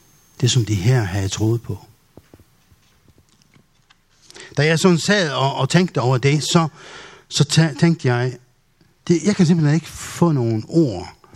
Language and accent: Danish; Faroe Islands; Danish is a second language; now in Denmark; Det er fordi, at jeg kommer oprindeligt fra Færøerne og har kun boet i Danmark i 25 år.